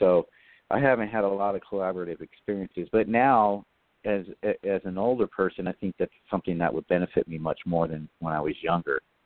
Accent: California, United States; I grew up in Southern California, of course we both did, and in Southern California, being bilingual is a big plus

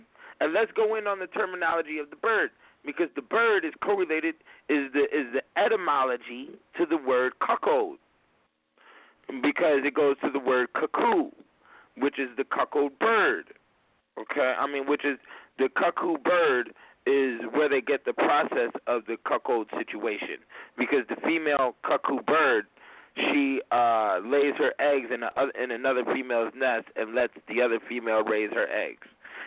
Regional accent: Midwest, United States; I'm coming from the Midwest. You know what I'm saying? So I'm coming up, it's gang culture everywhere.

